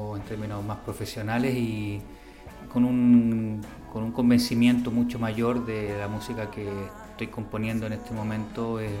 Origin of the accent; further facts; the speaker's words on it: Chile; moved away; Me vine de Chile con esa idea y acá